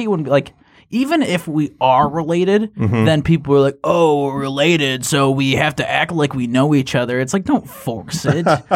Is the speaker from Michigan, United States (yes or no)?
yes; Buchanan, Michigan, United States; I'm 21. I'm from Buchanan, Michigan.